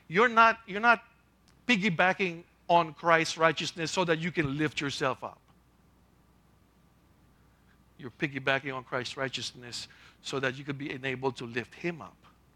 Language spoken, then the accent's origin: English; Philippines; But, well, since I'm Filipino, I see it more in the culture, right?